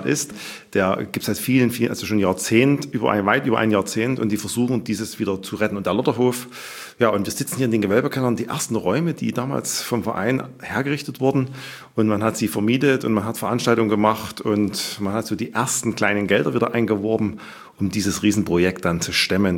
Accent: Geyer, Saxony, Germany; Ich bin quasi ein Beute-Bernsbacher, wenn man das so nennt. Ich stamme aus Geyer, ja, tatsächlich. Das ist meine Heimatstadt.

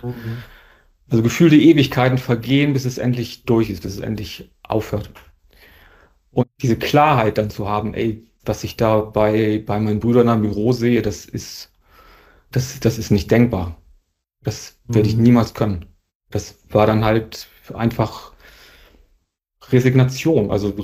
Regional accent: Northern Germany, Germany; bei uns im Norden, in Norddeutschland

